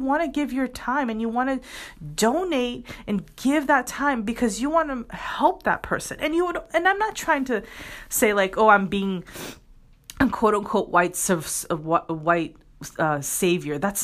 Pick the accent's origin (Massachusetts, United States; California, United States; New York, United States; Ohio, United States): Massachusetts, United States; Boston; born there; also born or lived in Brazil; So in Brazil, which is my background, my parents are both Brazilian. I was born in Boston, so I have dual citizenship. And I had the privilege of living in two countries.